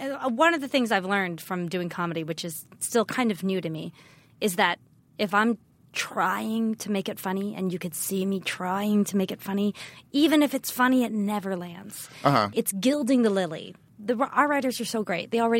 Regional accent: United States; So, and I am Taiwanese American

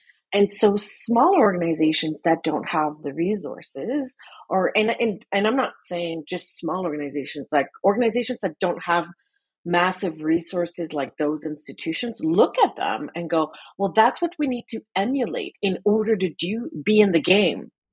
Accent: Canada; and I'm going to include Canada, being Canadian

